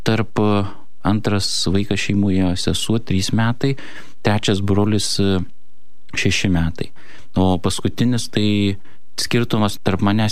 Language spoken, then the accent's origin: Lithuanian; Kaunas, Kaunas County, Lithuania; Gimiau ir augau Kaune, Žemųjų Šančių mikrorajone.